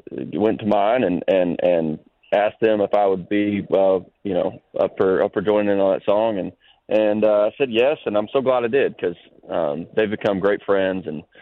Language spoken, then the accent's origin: English; Fort Worth, Texas, United States; I mean, I grew up in Texas and kind of watched his career take off, and you know, I had the pleasure of watching him in some smaller clubs, you know, around Fort Worth growing up